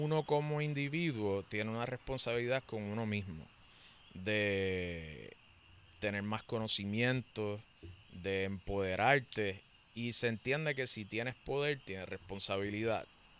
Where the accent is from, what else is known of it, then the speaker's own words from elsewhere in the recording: Puerto Rico; Yo soy boricua.